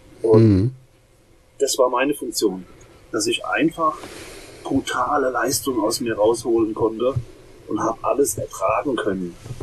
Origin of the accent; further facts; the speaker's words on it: Lower Saxony, Germany; Ich komme aus der Jade-Ecke, ja.